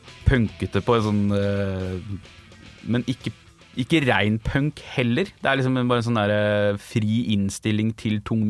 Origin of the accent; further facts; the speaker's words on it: Tønsberg, Vestfold, Norway; Tønsberg.